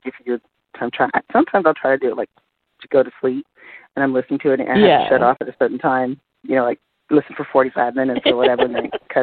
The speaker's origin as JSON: {"language": "English", "region": "the South", "country": "United States", "tie": "born or raised there", "said": "I'm born and raised in the South, and nobody seems to believe me. I said, no, I'm from the South."}